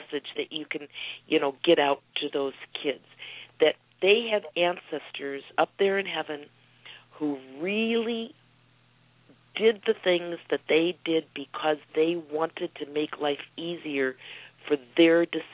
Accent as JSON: {"language": "English", "town": "Chicago", "region": "Illinois", "country": "United States", "tie": "born or raised there", "said": "because we grew up in Chicago. Chicago is a tough city, and there's lots of opportunities, you know, to go into a gang"}